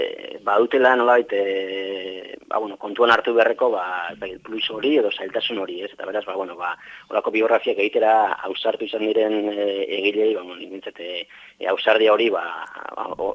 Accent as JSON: {"language": "Basque", "town": "Getaria", "region": "Basque Country", "country": "Spain", "tie": "born there", "said": "ni egitzen sortzez getariarra naiz, eta, bueno, ba, hainbat eta hainbat urte, bueno, ia bizte osoa, ba, zagautzen eman da gero, ba, bueno, gaur egun berri hori getarian bizi naiz"}